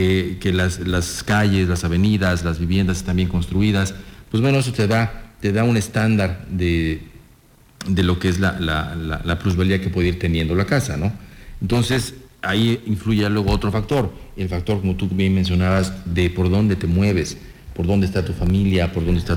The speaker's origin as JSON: {"language": "Spanish", "region": "Yucatán", "country": "Mexico", "tie": "born or raised there", "said": "por ahí está mi familia, yo crecí por esa zona, etcétera, etcétera"}